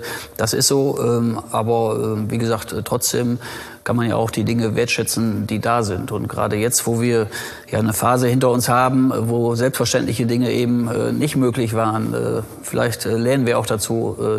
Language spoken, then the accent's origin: German; Rheine, North Rhine-Westphalia, Germany; Aber ich kann eigentlich sagen, Rheine ist meine Heimatstadt. Bin hier geboren, aufgewachsen. Ich sage immer, links der Ems geboren und rechts der Ems aufgewachsen.